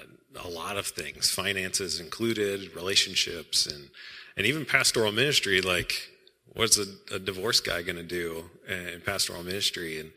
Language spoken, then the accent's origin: English; Omaha, Nebraska, United States; So I grew up in Omaha